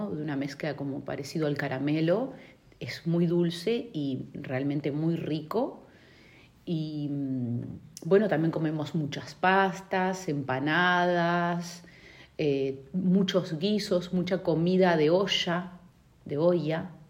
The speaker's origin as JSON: {"language": "Spanish", "region": "Colonia", "country": "Uruguay", "said": "Bueno, yo soy de Uruguay. Vengo de un departamento que se llama Colonia."}